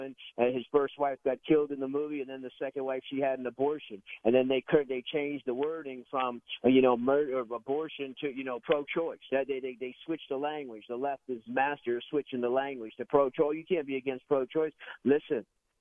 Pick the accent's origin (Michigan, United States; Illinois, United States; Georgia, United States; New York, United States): New York, United States; Sodom and Gomorrah. I'm from New York.